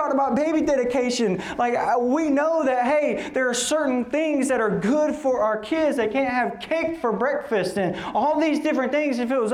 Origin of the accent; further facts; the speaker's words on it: the South, United States; Like I'm from the South. Like give me some meatloaf, some fried okra, some green beans and mashed.